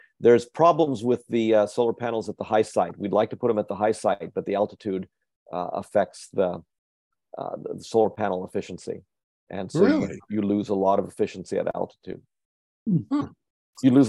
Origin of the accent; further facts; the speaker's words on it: Denver, Colorado, United States; I'm from Denver, and the University of Denver has an observatory at Mount Evans, which you can see from Denver